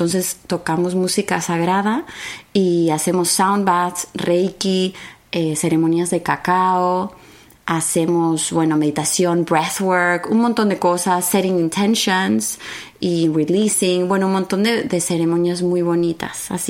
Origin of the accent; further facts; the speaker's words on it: Argentina; also born or lived in Spain; now in Los Angeles, United States; soy argentina. Viví muchos años en España, pero como verás, güey, o sea, también tengo el acento mexicano, güey. Porque aquí en Los Ángeles